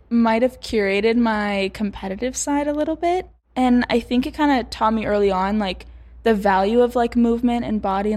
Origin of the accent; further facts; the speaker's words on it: Midwest, United States; And I grew up in the Midwest.